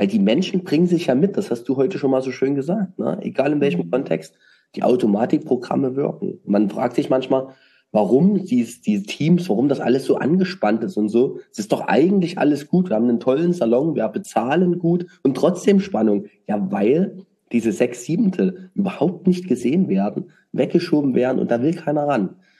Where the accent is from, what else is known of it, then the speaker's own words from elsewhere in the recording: Saxony, Germany; ich kann schon gar nicht sprechen, ja, als Sachse, ne